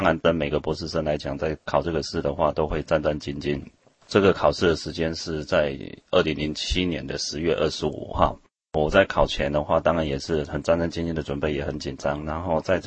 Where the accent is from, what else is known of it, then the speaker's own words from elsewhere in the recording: Taiwan; 我来自台湾嘛，那就是说我们在准备上，我们有一个观念，就是能够准备的越完美越好